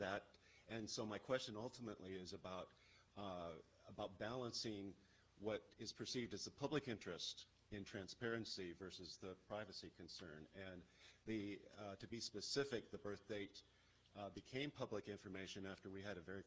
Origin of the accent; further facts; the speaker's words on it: Washington, United States; from Washington State